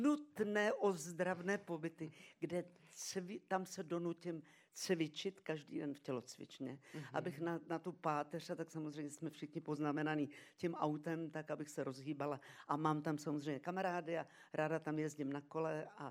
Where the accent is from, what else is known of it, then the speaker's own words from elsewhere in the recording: Brno, South Moravian Region, Czechia; born there; Budu vystupovat v Brně, kde jsem se narodila